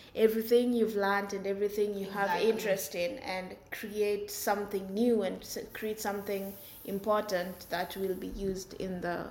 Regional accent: Kenya; So for example, I'm from Kenya

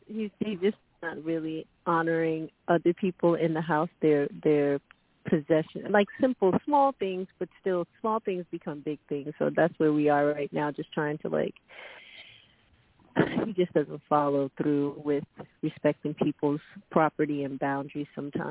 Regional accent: United States; born there; My dad's from West Africa. I was born here in the States. So, yeah, Washington, D.C. is where I reside.

